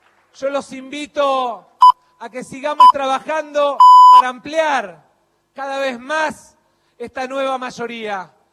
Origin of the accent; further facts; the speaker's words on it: Buenos Aires Province, Argentina; soy de la provincia de Buenos Aires, soy bonaerense